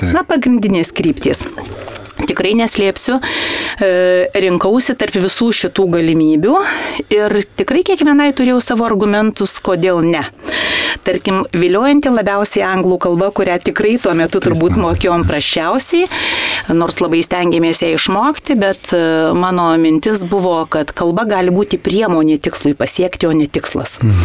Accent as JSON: {"language": "Lithuanian", "town": "Prienai", "region": "Kaunas County", "country": "Lithuania", "tie": "born or raised there"}